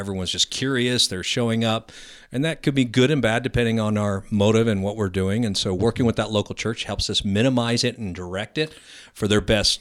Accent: United States; I'm not opposed. I am an American, but it's a different dynamic

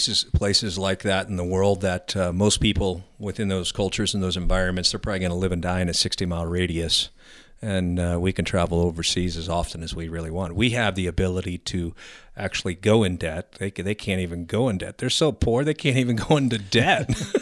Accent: United States; I'm not opposed. I am an American, but it's a different dynamic

